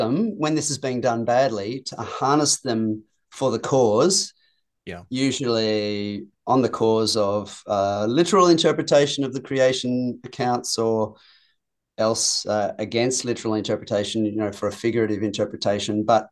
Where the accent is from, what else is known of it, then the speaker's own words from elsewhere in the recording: Australia; I think I was raised in Christian circles where that was a hot issue. And you're probably aware that at least one of the creationist organizations found its beginnings here in Australia.